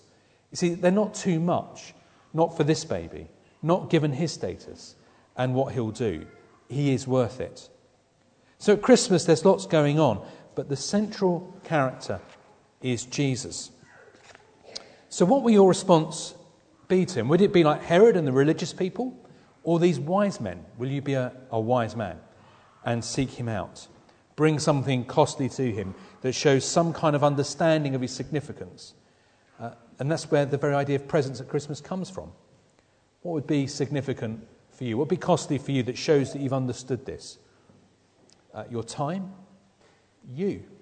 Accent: East of England, United Kingdom; I'm from Essex. This is Essex.

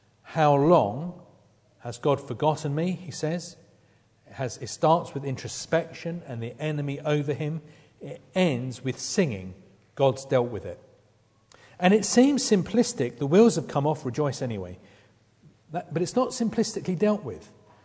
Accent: United Kingdom; as a British person, in fact, as a half Scottish person, and as a man

